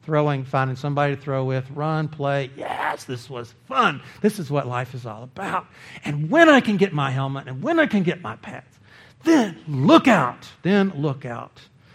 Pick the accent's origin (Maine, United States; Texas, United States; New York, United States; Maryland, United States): Texas, United States; born there; But I was born in Texas, so that's where I was born.